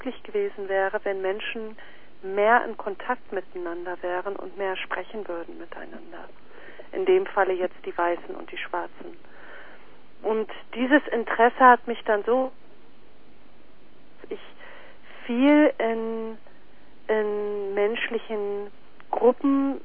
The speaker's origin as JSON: {"language": "German", "country": "South Africa", "moved": "yes", "said": "Also, ich komme ja ursprünglich aus Südafrika"}